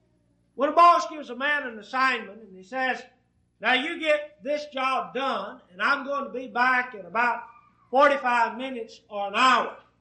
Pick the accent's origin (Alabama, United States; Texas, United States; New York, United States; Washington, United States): Texas, United States; At least as I grew up in East Texas, it was one of the passages that my mother required that I commit to memory.